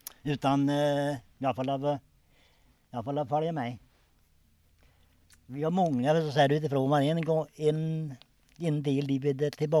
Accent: Hässelby, Stockholm County, Sweden; born there; Nej, jag är född i Hässelby.

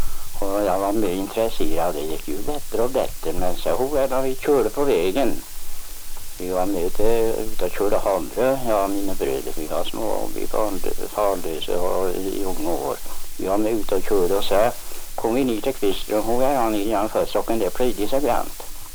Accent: Sörbygden, Sweden; så jag var den indra ifrån Sörbygden som var ute då.

